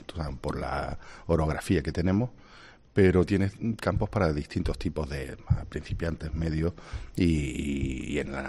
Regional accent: Andalusia, Spain; somos la Costa del Sol, es un referente turístico, es un referente a muchos niveles.

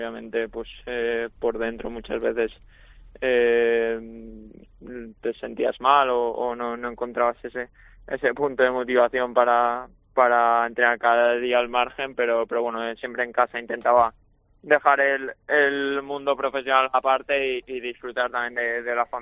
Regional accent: Valencian Community, Spain; siendo valenciano y valencianista, pues el poder jugar en Mestalla se disfruta muchísimo

